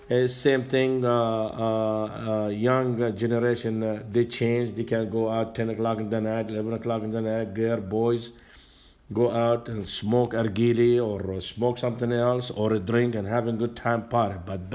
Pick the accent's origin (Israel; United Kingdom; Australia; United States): Israel; Well, I come from Israel.